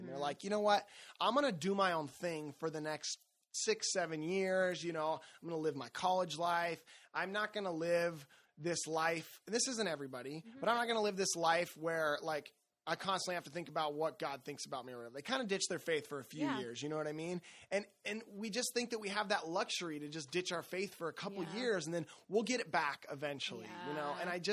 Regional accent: Santa Cruz, California, United States; And I'm from Santa Cruz.

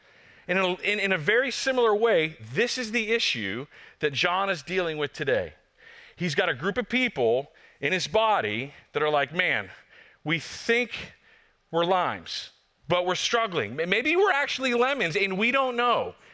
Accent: Texas, United States; I'm like, okay, I'm from Texas, but I understand that much, thank you.

